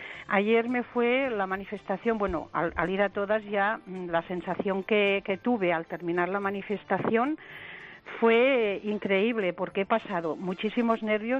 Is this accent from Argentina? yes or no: no; Súria, Catalonia, Spain; born there; yo soy catalana de raíces, yo he nacido en Súria, un pueblo cerca de Manresa